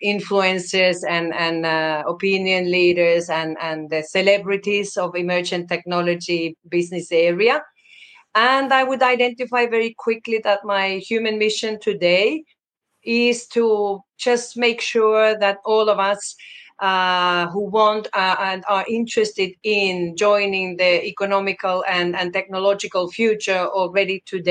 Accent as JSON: {"language": "English", "country": "Finland", "second_language": "English", "said": "originally … comes from Finland. So in my native language, we write crypto with the K. So I want to identify to be identified back home."}